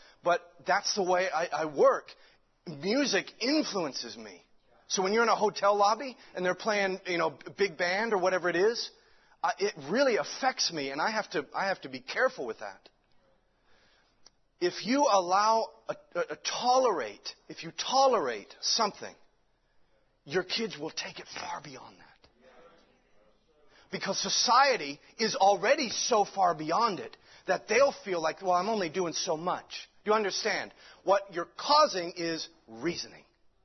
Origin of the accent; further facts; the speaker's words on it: Ireland; So, I'm an Irishman, so I'm not going to do that, right?